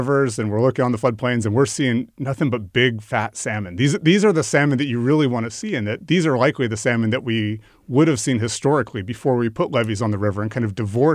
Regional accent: Idaho, United States; now in California, United States; I grew up in North Idaho fishing.

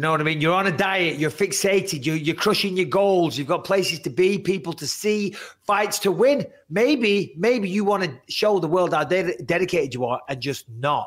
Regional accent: England, United Kingdom; Because I'm English, Thanksgiving Day.

